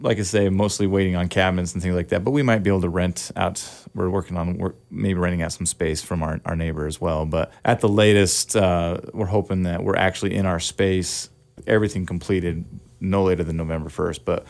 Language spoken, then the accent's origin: English; Afton, Wyoming, United States; Yeah, so I'm originally from Wyoming. I grew up in Wyoming. Small rural town, just about an hour south of Jackson Hole.